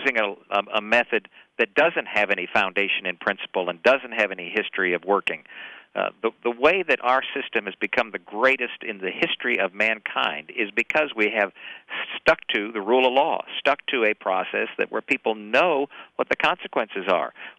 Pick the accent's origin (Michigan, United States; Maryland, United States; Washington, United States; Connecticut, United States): Michigan, United States; Dearborn; I was raised outside of Detroit. I was raised in Dearborn, Michigan, which was during the 60s, which was boom town and boom time for the automobile industry.